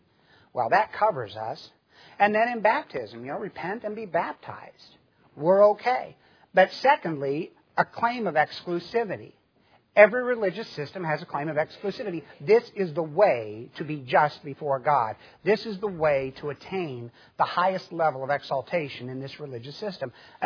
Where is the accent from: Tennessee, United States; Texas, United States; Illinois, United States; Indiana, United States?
Illinois, United States; Chicago; I mean, I grew up in the Midwest, grew up in the Chicago area for a while, and you know, people say, well, big city.